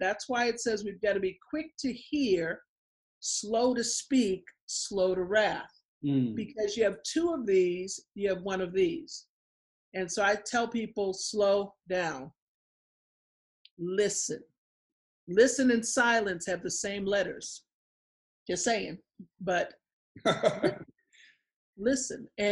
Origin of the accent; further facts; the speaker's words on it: Boston, Massachusetts, United States; And I am from Boston, but there's a vernacular, there's a style, a speed of speech based on how you're raised.